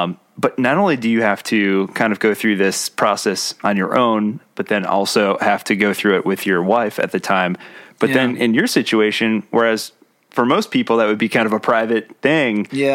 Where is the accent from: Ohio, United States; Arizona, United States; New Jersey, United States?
Ohio, United States; Columbus; We're both from Columbus.